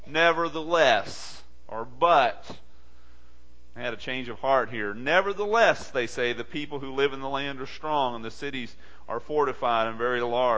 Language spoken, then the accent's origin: English; Texas, United States; When I was a kid growing up in East Texas, We had a place that we like to go to in the summertime called Lake Tejas, Comusneal, Texas.